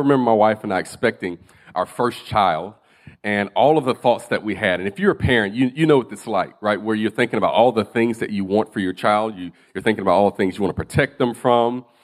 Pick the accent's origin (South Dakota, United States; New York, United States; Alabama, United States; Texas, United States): Alabama, United States; I'm from Alabama. Say y'all a lot.